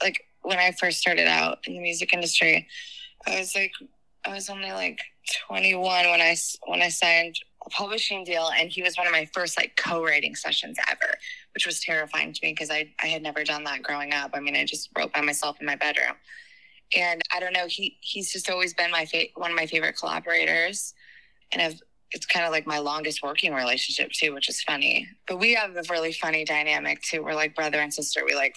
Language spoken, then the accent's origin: English; California, United States; now in Los Angeles, United States; I live in Los Angeles. I'm from Orange County, California. I'm a beach girl.